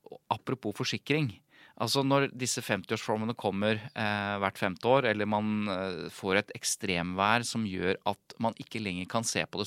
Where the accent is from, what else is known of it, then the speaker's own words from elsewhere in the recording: Jevnaker, Innlandet, Norway; Jeg er jo fra Jevnaker.